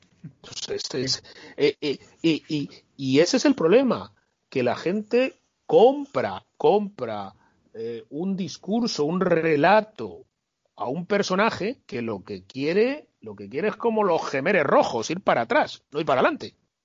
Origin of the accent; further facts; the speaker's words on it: Spain; Es que yo soy español, me da igual.